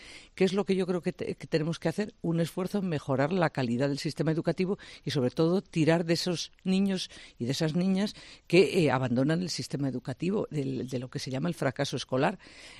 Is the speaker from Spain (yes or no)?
yes; Spain; los españoles somos los que peor hablamos de nosotros mismos.